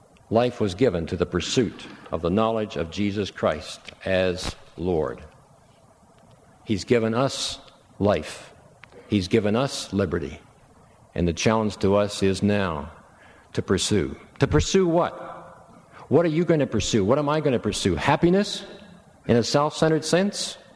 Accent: Canada; I'm a Canadian.

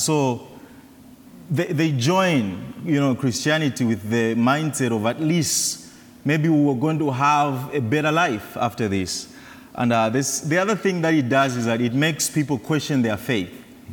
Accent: Zambia; specifically in my home country, Zambia.

